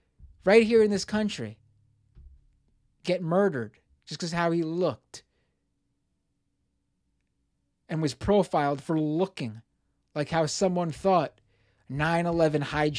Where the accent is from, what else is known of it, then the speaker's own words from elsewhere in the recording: Queens, New York, United States; as a 15-year-old in my hometown of Queens, New York